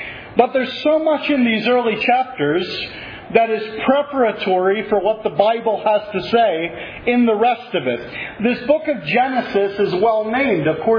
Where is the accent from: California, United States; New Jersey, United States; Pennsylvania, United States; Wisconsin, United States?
Pennsylvania, United States; Reading; as you've heard. I am from the East, Pennsylvania, specifically the city of Reading.